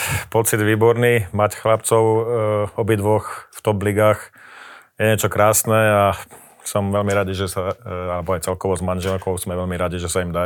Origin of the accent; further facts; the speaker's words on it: Gelnica, Košice Region, Slovakia; now in Bratislava, Slovakia; už je to množstvo rokov, čo sme spoločne v Bratislave, ale ako si povedal, ja som rodák z Galnice, z východného Slovenska